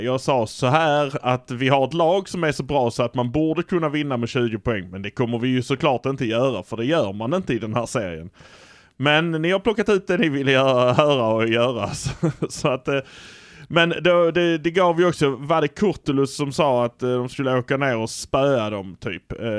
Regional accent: Malmö, Skåne, Sweden; Och det gör vi för att vi är från Malmö.

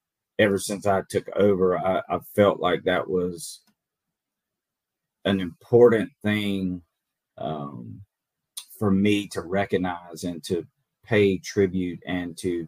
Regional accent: Columbus, Georgia, United States; I'm from Columbus. I grew up in Columbus.

